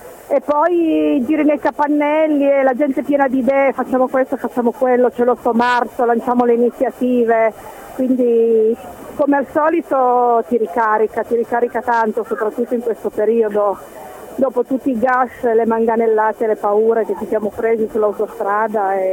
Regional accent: Turin, Piedmont, Italy; io sono una torinese, sono 15 anni che abito e lavoro in Valle di Susa

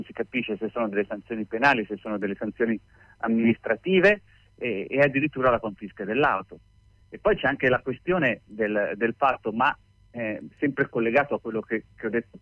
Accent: Milan, Lombardy, Italy; ovviamente io sono di Milano

